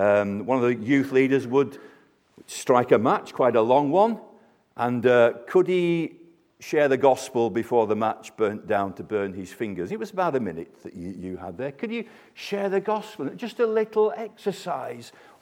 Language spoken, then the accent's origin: English; United Kingdom; born there; I'm a Christian. I was born in Britain.